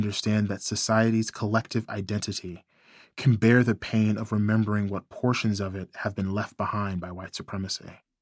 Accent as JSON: {"language": "English", "town": "Tulsa", "region": "Oklahoma", "country": "United States", "tie": "born or raised there", "said": "In my hometown of Tulsa, the massacre of Black Wall Street has been remembered."}